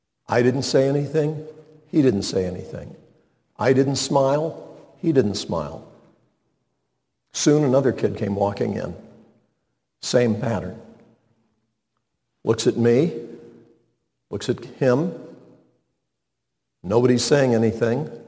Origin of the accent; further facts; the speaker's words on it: North Carolina, United States; And I pulled out my driver's license, and it had my name, and it had my birth date, and it said I was from North Carolina.